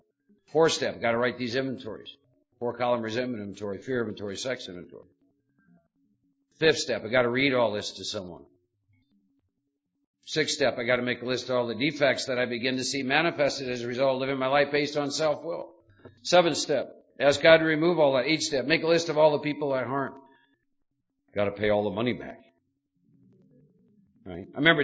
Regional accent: Iowa, United States; also born or lived in Midwest; I was born and raised in Iowa, second oldest of four boys in a farming community. Spent the first 24 years of my life in the Midwest.

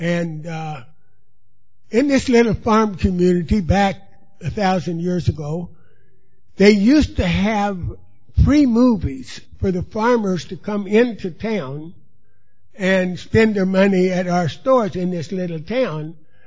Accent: Kansas, United States; also born or lived in Los Angeles, United States; When I was born in Los Angeles, California. Now, I don't remember anything about California in my childhood. The first home I remember is in a little farm community about 45 miles southwest of Wichita, Kansas

